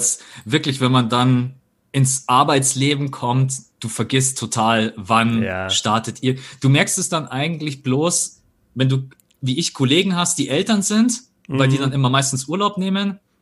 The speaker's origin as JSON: {"language": "German", "region": "Bavaria", "country": "Germany", "tie": "born or raised there", "said": "Bei uns in Bayern heißt es Faschingsferien"}